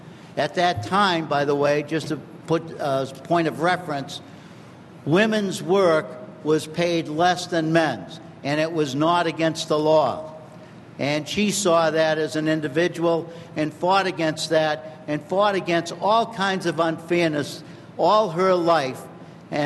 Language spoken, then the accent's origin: English; Lynn, Massachusetts, United States; I'm from Lynn, Massachusetts, the birthplace of the General Electric Company.